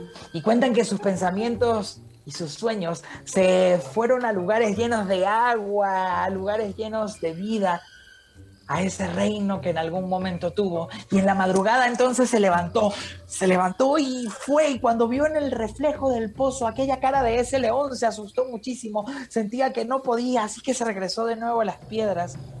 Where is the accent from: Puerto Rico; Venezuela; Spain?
Venezuela; now in Mexico; Y aunque soy de Venezuela, vivo en México. Vengo viajando desde hace mucho tiempo